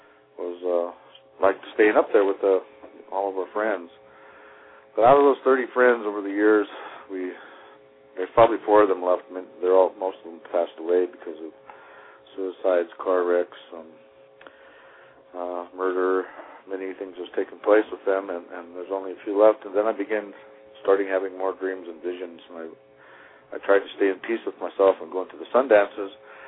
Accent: Wyoming, United States; Well, I'm 54 years old, and I'm from the Wind River Indian Reservation in the center of Wyoming, in the Wind River Mountain Range, and I was raised on a reservation, born on a reservation in 1950

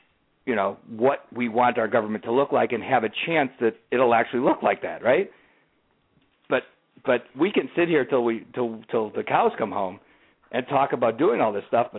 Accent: Chicago, Illinois, United States; and I know that because I'm a Chicagoan.

